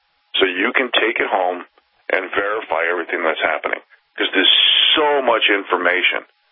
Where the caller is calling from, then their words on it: Montana, United States; And I'm jealous because I'm talking live from Montana.